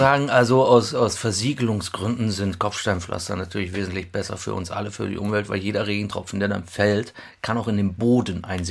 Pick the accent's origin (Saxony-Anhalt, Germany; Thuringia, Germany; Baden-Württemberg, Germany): Saxony-Anhalt, Germany; Hackpfüffel; bei uns in der Nähe, da wo ich herkomme, Hackpfüffel ist ein Ort in der Nähe von Sangerhausen